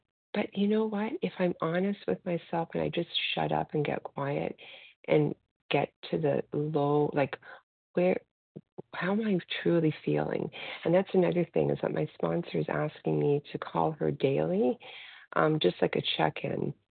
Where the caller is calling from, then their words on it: Toronto, Ontario, Canada; from Toronto, Canada.